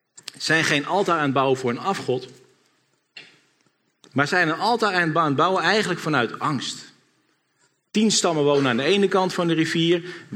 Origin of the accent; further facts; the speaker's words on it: Netherlands; Ik denk dat het ook een beetje in onze aard zit als Nederlanders. Ik denk dat we een volk zijn met veel meningen.